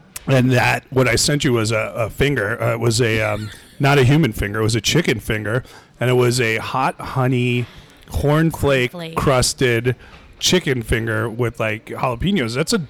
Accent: New Jersey, United States; But I was saying, because, you know, I'm from Jersey, and my dad lives in upstate New York, the char is something that is specific to where kind of we grow up, right?

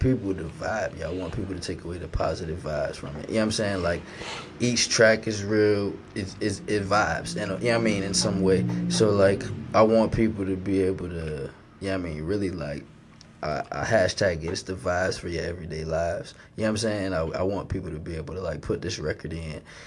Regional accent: Connecticut, United States; As you know, I'm from Connecticut, you know what I'm saying? I stay in VA now, but I'm still New England, you know what I'm saying? I'm still CT, I still got the CT in me, and Connecticut will always be home

